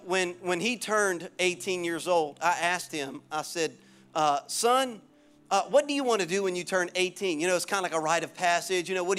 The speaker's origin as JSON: {"language": "English", "region": "Louisiana", "country": "United States", "said": "I mean, I'm from Louisiana originally. I'm a Cajun, but I know that's high."}